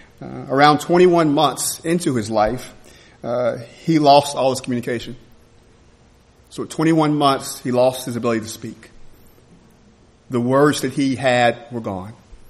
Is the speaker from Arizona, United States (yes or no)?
no; Alabama, United States; moved away as an adult; now in Minnesota, United States; We came from Alabama, and we're really enjoying it here in Minnesota.